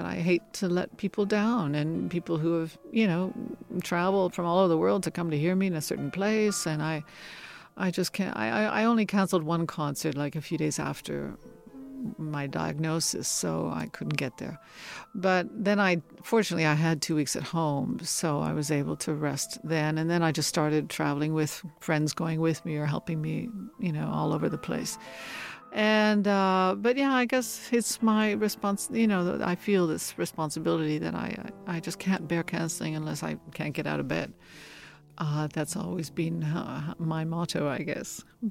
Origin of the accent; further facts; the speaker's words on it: Canada; it means a lot to me that my home country, Canada, doesn't forget me.